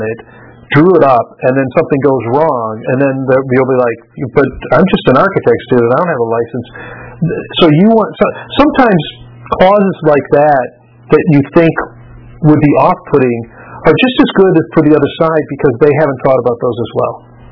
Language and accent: English; Detroit, Michigan, United States; I grew up in the Detroit area